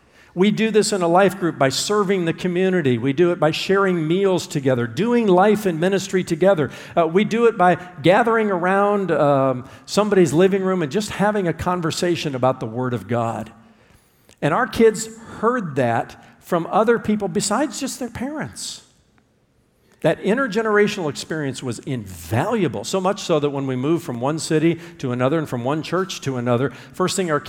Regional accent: Indiana, United States; I remember growing up in Indiana, some of my favorite experiences were with my extended family

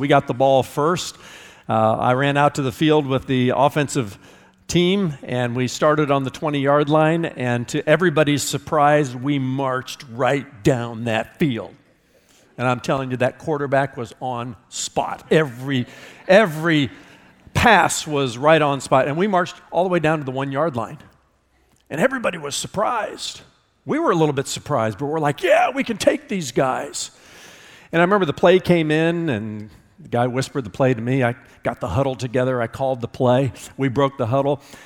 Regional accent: Indiana, United States; I'm from Indiana.

